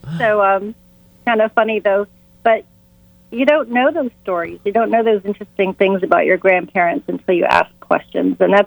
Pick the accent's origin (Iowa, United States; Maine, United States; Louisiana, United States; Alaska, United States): Maine, United States; I grew up in Maine, and he lived in Fort Lauderdale, Florida.